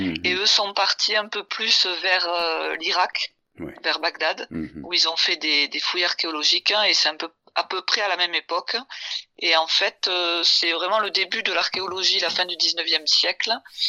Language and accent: French; Toulouse, Occitanie, France; comme je suis toulousaine, il m'a semblé plus pratique au départ de chercher quelqu'un issu de ma ville ou de ma région.